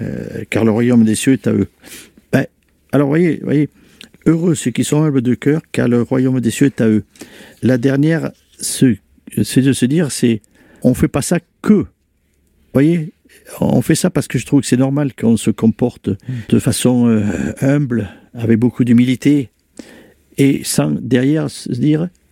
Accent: France; moi, je suis un Français avec, jusqu'au bout des, voilà.

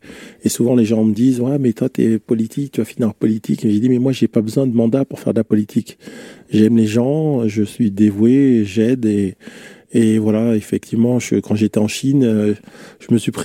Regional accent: Paris, Île-de-France, France; born there; Et puis Paris, parce que je suis né à Paris.

